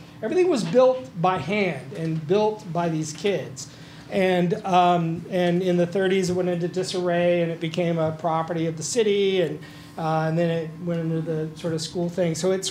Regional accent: New Orleans, Louisiana, United States; so also a chef, born and raised in New Orleans, grew up in like a food world, right?

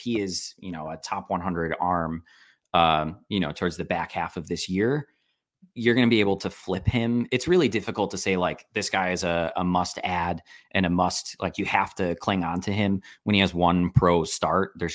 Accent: Wisconsin, United States; Klassen grew up 15 minutes from my hometown in Wisconsin.

